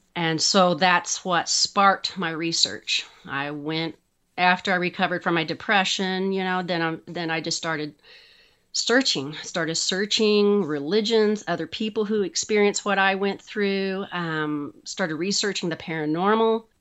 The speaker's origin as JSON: {"language": "English", "town": "Kansas City", "region": "Missouri", "country": "United States", "tie": "born or raised there", "said": "mm-hmm. and I'm from the Kansas City area. I was born and raised here."}